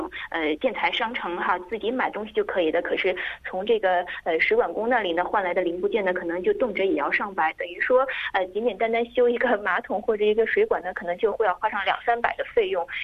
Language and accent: Chinese; Australia; 我们澳洲人